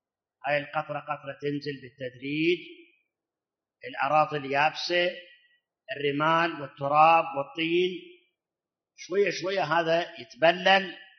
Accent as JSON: {"language": "Arabic", "country": "Iraq", "said": "الآن احنا عندنا بالعراق أكبر الأنهار في العراق شنو؟ دجلة والفرات."}